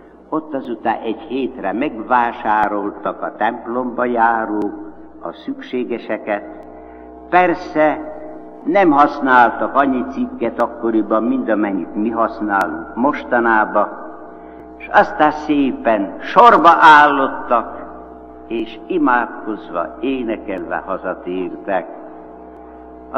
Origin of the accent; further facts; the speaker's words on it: Vas, Hungary; Vas megyében, az én szülőföldemen mindmáig megmarad ez a szokás